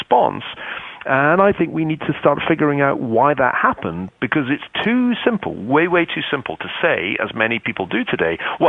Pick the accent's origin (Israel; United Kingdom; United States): United Kingdom; And being British, I had to look up what SOL means